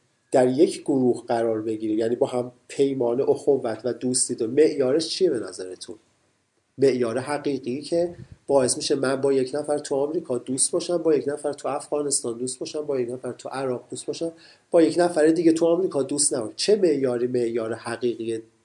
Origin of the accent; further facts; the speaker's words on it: Iran; also born or lived in United States; مثلا ما ایرانی هستیم